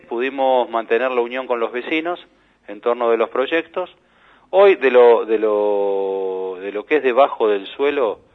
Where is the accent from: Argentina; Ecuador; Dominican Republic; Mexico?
Argentina; Béccar, Buenos Aires Province; Yo soy de Bécar, Punta Chica. Punta Chica no es solo San Fernando, es Punta Chica, sí, una parte es San Isidro.